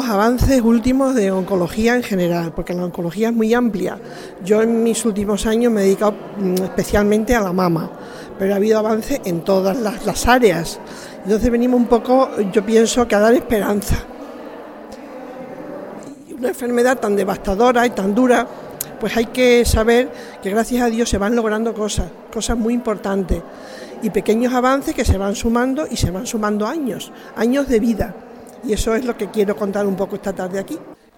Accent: Monesterio, Extremadura, Spain; De la vida de mi tierra, que siempre tira mucho, y se une efectivamente a la emoción de estar aquí en Monesterio

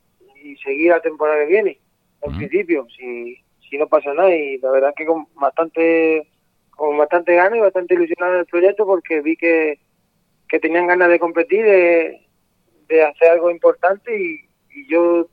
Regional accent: Arroyomolinos de León, Andalusia, Spain; Sí, soy de Arroyo Molino de León, pero estoy ya, perdón, desde hace unos años viviendo en Cabeza de Vaca.

